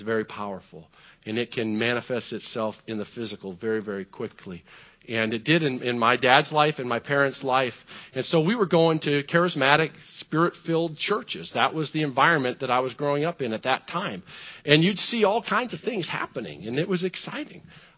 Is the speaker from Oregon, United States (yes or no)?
no; Illinois, United States; But I was a teenager growing up in Southern Illinois.